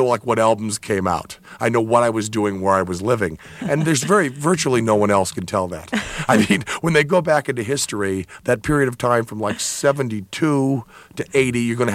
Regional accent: Greenfield, Massachusetts, United States; I was brought up in Greenfield, Massachusetts, which is like 20 miles from the Five College area, Amherst and UMass and everything.

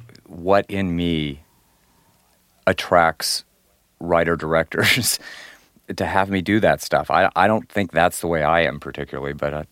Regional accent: Denver, Colorado, United States; I grew up in Denver, and so when disco hit, say, in about 1970, I don't know, two or three, Denver didn't have an enormous disco horizon.

